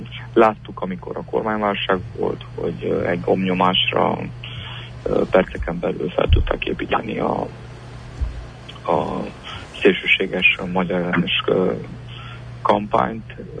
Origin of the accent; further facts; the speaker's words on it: Transylvania, Romania; Mi itt, mint erdélyi magyarság, fontos nekünk a versenyképesség